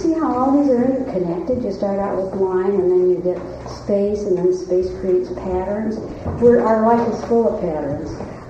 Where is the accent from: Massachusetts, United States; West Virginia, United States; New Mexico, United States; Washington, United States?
Washington, United States; Bellingham; I'm from Bellingham, and we're right on the Puget Sound, and a lot of ships come in.